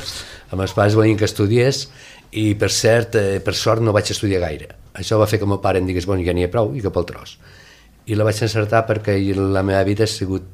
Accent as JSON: {"language": "Catalan", "town": "Castelló de la Plana", "region": "Valencian Community", "country": "Spain", "tie": "born there", "said": "Vale, jo, com ho dic molt bé, accidentalment vaig néixer a la Plana de Castelló."}